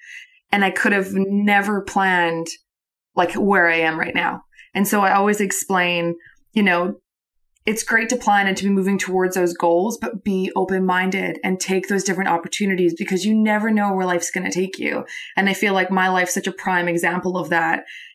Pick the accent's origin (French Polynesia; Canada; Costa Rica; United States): Canada; Calgary, Alberta; now in Australia; I'm from Calgary, Alberta.